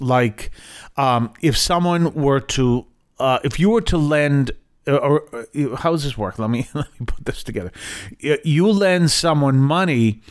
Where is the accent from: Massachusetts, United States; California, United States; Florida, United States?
Massachusetts, United States; I'm from Massachusetts, so we know this extremely well.